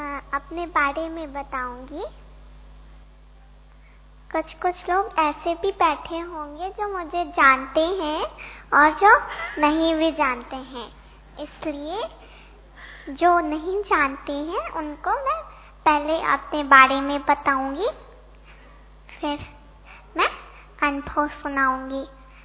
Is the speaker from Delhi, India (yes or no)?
no; Greater Noida, Uttar Pradesh, India; और मैं ग्रेटर नोएडा से आई हूँ।